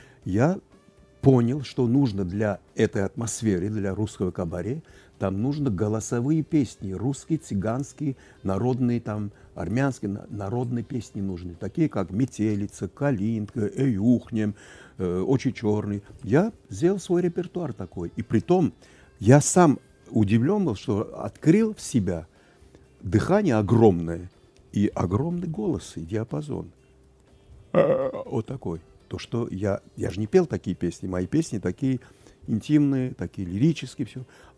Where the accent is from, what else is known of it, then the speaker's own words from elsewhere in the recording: Saint Petersburg, Russia; born there; Санкт-Петербург. Несмотря на то, что я армянин, я не говорю Ереван. Я не родился в Ереване, так же, как мои родители, но Санкт-Петербург.